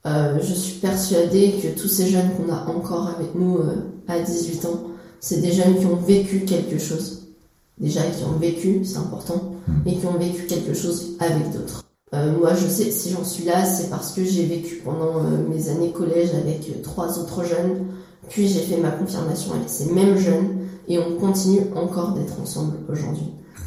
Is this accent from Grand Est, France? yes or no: yes; Troyes, Grand Est, France; j'ai 22 ans et je suis étudiante en histoire à Paris. Et je suis originaire d'ici, du diocèse de Troyes, et mes attaches sont ici, donc j'ai pas voulu partir.